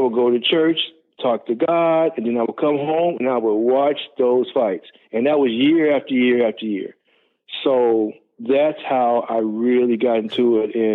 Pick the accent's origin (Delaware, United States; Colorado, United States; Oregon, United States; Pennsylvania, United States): Colorado, United States; Denver; And I grew up in Denver, Colorado.